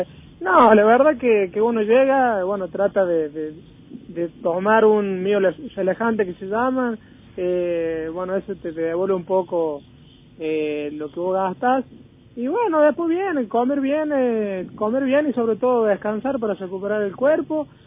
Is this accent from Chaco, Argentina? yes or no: no; Villa del Totoral, Córdoba, Argentina; cuando realicé el desafío desde Villa del Totoral, junté alrededor de casi 500 chicos acá en mi pueblo